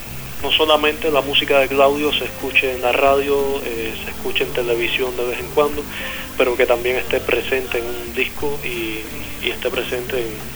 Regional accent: Cuba; porque a mí todo me gusta hacerlo aquí en mi Cuba, todo me gusta hacerlo en mi país.

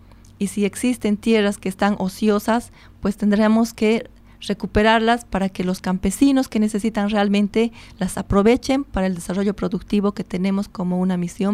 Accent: Bolivia; Mi pueblo boliviano, hemos estado visitando por todas las regiones

